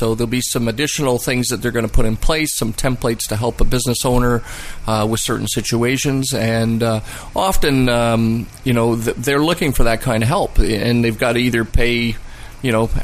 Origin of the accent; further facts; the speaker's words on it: King City, Ontario, Canada; I grew up in King City, and I went to high school at Brébeuf.